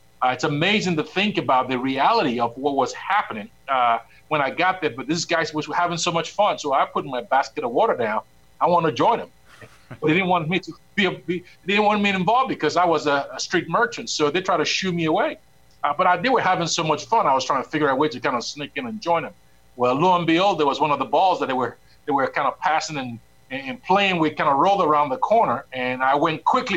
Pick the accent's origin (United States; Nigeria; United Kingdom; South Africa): Nigeria; I was born into a first-generation Christian family. Growing up in Nigeria, my reality was somewhat unique. I was the first son in my family.